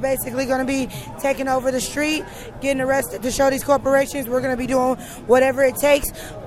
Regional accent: St. Louis, Missouri, United States; from St. Louis, Missouri.

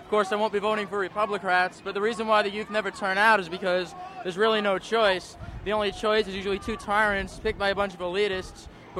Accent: New York, United States; No, I'm from New York.

